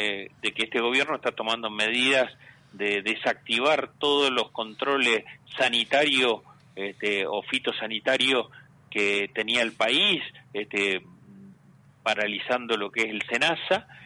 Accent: Patagonia, Argentina; Yo soy patagónico.

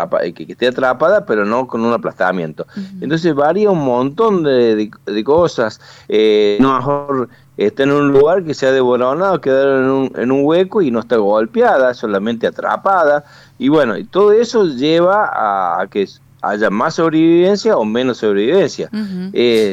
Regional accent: Córdoba, Argentina; Nosotros estamos en Córdoba, nosotros somos de Córdoba.

